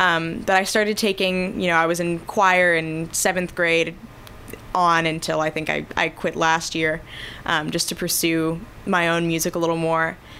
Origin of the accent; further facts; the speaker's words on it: Texas, United States; now in Columbia, United States; I've been in Columbia for like 6 years now, but I'm originally from Texas.